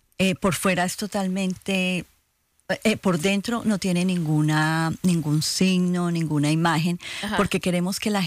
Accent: Colombia; yo soy colombiana y Colombia es un país que ha vivido en guerra por más de 50 años

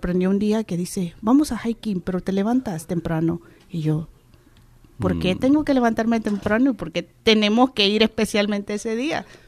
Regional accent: El Salvador; Soy salvadoreña.

